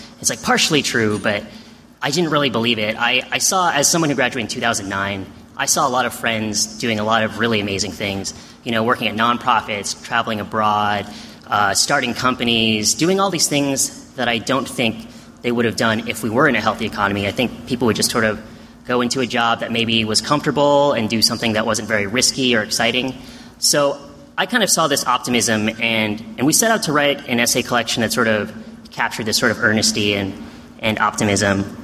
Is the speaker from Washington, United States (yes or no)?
yes; Seattle, Washington, United States; We hail from Seattle. So a lot of our friends had pretty similar experiences, and Seattle's actually been sheltered from the recession a little more than some places